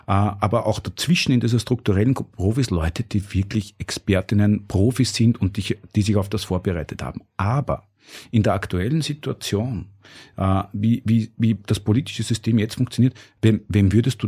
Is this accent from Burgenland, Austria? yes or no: yes; Burgenland, Austria; ich bin aus dem Burgenland und habe dort auch relativ, bin eingebettet in eine sehr normale Umgebung.